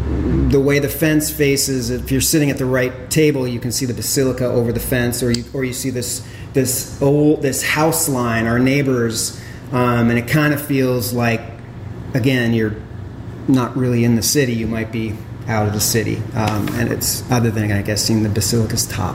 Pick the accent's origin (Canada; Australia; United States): Canada; So I'm from Canada.